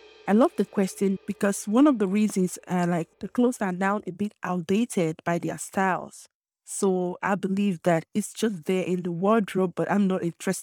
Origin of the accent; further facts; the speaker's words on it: Houston, Texas, United States; So I'm from Houston, Texas, and I work as a psychology technician at Houston Community College.